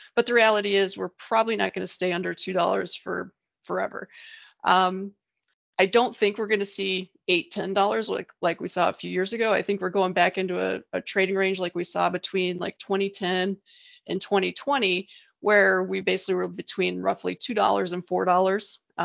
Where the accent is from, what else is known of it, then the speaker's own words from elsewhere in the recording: Utah, United States; And I grew up in Utah around very beautiful mountains, so I know these mountains are up there.